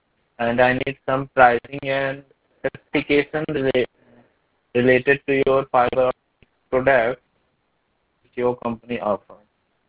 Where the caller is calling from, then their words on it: India; I'm calling from India.